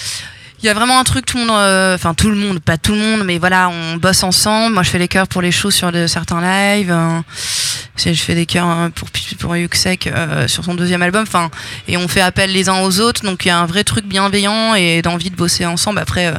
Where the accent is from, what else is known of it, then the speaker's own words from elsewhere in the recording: Reims, Grand Est, France; Oui, alors c'est de la pop, effectivement, je viens de Reims.